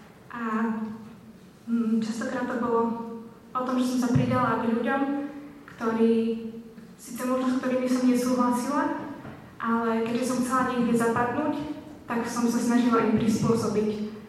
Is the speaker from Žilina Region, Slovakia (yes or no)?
no; Levoča, Prešov Region, Slovakia; now in Košice, Slovakia; ako už bolo povedané. Pochádzam z Levoče, ale už 6 rok študujem v Košiciach na stavebnej fakulte.